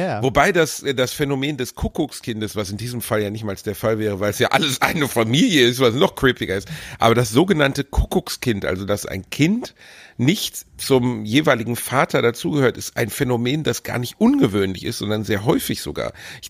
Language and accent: German; Germany; Immer versuchen wir uns über die wohlverdienten Österreicher selbst zu profilieren, so sind wir Deutsche halt.